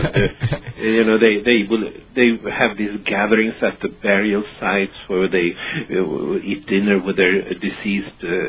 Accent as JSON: {"language": "English", "town": "Stockholm", "region": "Stockholm County", "country": "Sweden", "tie": "born or raised there", "second_language": "English", "said": "I was born and raised in Stockholm, Sweden, and that's about 1950s mm-hmm. when I'm born."}